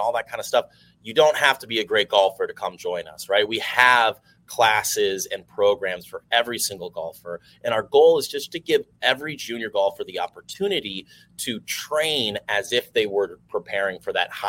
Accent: Minnesota, United States; No, I'm from Minnesota originally, but my grandparents moved and got a house down here a long time ago

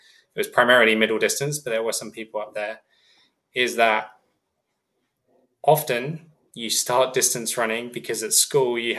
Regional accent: England, United Kingdom; growing up in England

